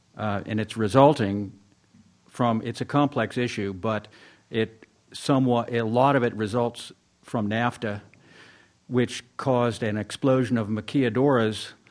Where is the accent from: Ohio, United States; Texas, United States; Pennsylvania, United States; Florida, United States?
Ohio, United States; Athens; I'm from Athens.